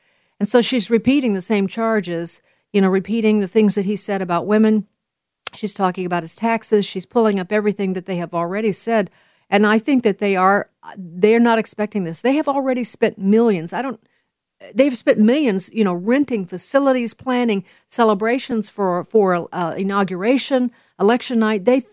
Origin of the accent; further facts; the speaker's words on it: Chicago, Illinois, United States; I'm sorry, but I am a Cub fan. I'm from Chicago.